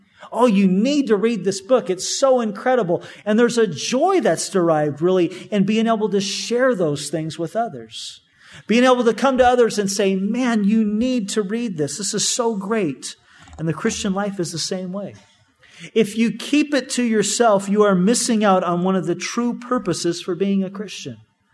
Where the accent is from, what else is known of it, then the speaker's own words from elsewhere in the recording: California, United States; And growing up in Orange County, I had been, you know, we would go to Disneyland several times a year.